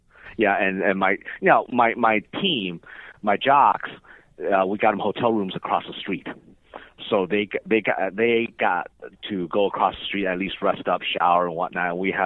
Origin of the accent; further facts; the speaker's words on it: California, United States; You know, I'm from California, so you know I'm used to earthquakes.